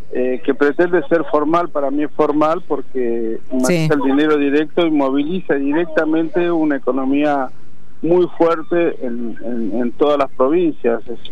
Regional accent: Argentina; Ah, como argentino es súper orgulloso.

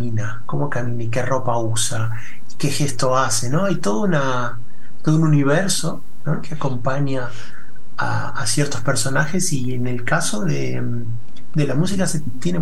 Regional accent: Argentina; now in Madrid, Spain; yo me fui muy jovencito de la Argentina en el 95, estaba tratando de acordarme, y entonces bueno, di muchísimas vueltas por Estados Unidos, por Bélgica, por Francia, y terminé poniendo base en Madrid.

